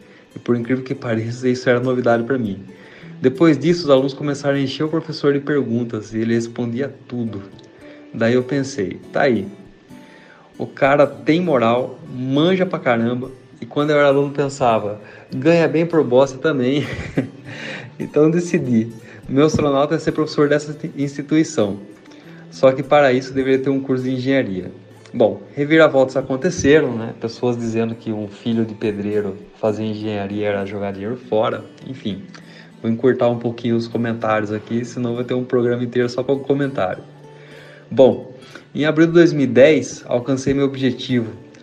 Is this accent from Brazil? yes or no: yes; Iracemápolis, São Paulo, Brazil; tenho 41 anos e sou de Iracemápolis, interior paulista.